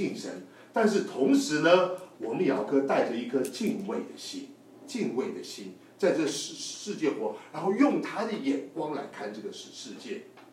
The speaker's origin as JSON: {"language": "Chinese", "country": "China", "said": "其实我们中国人都不懂得休假，老实说"}